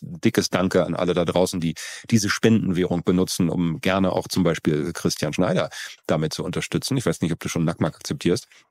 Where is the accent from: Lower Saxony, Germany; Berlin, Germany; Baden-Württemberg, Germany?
Berlin, Germany; weil ich mich immer noch restschäme für meine alte Heimat